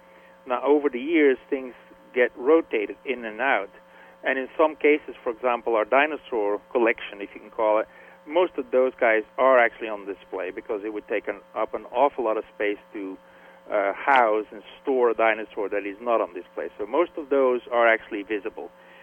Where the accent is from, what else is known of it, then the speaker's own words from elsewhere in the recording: Belgium; And so it was not easy to get from Belgium to Guatemala, but for a lecture in my hometown about Guatemala, sure, I could do that.